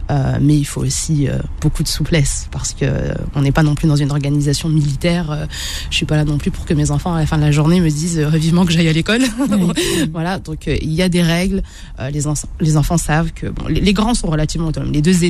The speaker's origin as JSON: {"language": "French", "region": "Hauts-de-France", "country": "France", "said": "déjà, je suis du Nord, je suis pas de Paris, donc je pense que c'est."}